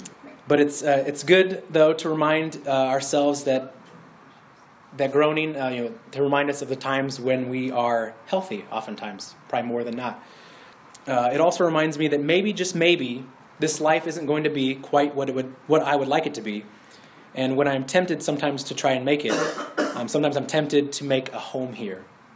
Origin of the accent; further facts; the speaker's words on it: Washington, Illinois, United States; my hometown of Washington, Illinois, was hit by a tornado.